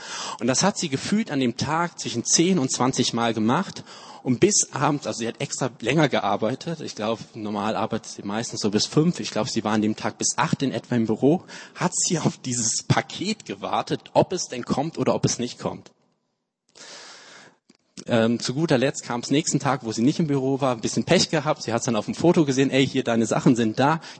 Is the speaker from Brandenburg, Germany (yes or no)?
no; Munich, Bavaria, Germany; Ich komme aus München, ich darf darüber erzählen.